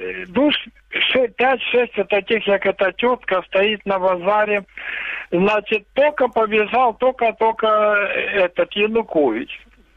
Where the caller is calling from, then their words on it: Luhansk Oblast, Ukraine; Луганская область.